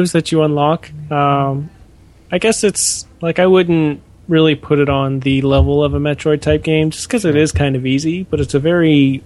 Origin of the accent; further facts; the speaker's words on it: California, United States; I come from Southern California, which is for the most part Northern Mexico.